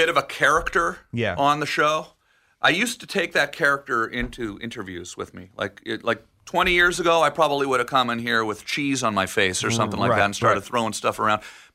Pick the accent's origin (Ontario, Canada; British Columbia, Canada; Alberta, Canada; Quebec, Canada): Ontario, Canada; Ottawa; now in Las Vegas, United States; I'm from Ottawa, Canada.